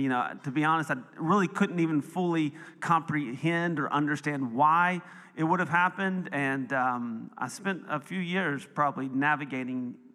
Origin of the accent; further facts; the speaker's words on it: Tennessee, United States; born there; because I was born in Tennessee, and that's the word we use.